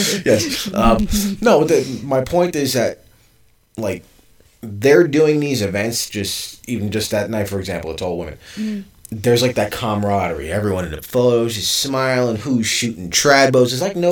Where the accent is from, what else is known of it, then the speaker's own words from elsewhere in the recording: New York City, New York, United States; I come from New York City. I was born and raised there.